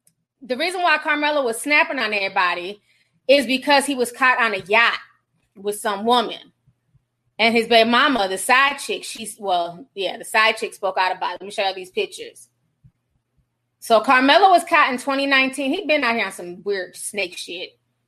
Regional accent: Minnesota, United States; We have a bunch of drill teams. I don't know if we still do, but we did when we were growing up in the Twin Cities.

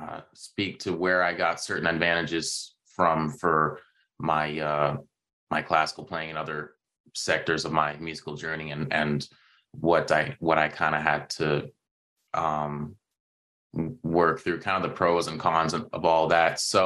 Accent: Toronto, Ontario, Canada; listening to classical 96.3 FM all the time growing up in the Toronto area.

